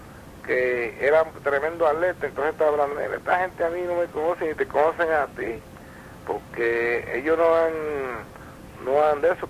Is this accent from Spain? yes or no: no; Fajardo, Puerto Rico; now in Ponce, Puerto Rico; Ahora mismo yo soy natural de Fajardo.